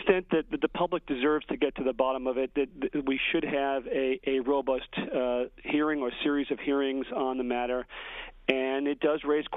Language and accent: English; New York, United States; help the only state that I've ever called my home state, which is in crisis.